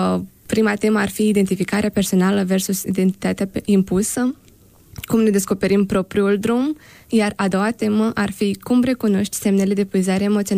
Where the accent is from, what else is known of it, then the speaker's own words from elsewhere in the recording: Bălăsinești, Briceni District, Moldova; now in Suceava, Romania; Raionul Briceni, în satul Bălăsinești.